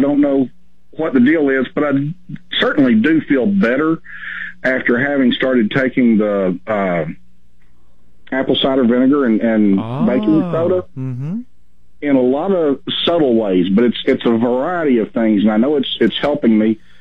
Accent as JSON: {"language": "English", "region": "Texas", "country": "United States", "said": "I've never called it giblet because I'm from Texas, I guess."}